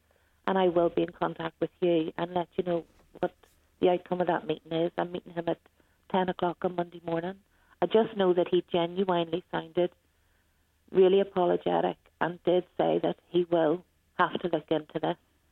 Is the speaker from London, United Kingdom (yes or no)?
no; Belfast, Northern Ireland, United Kingdom; You know, I don't live in Belfast, but I've been travelling to Belfast. I'm from Belfast.